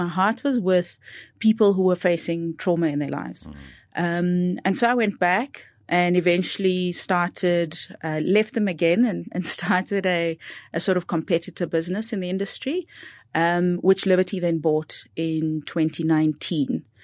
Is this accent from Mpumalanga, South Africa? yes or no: no; Cape Town, Western Cape, South Africa; I grew up, I was born in Cape Town, in the home that my folks still stay in.